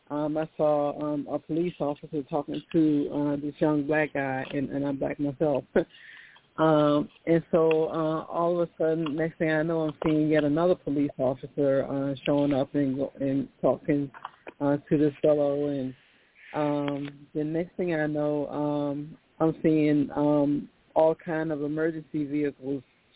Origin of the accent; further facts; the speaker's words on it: Virginia, United States; It's over the V like in Virginia, and I'm from Virginia.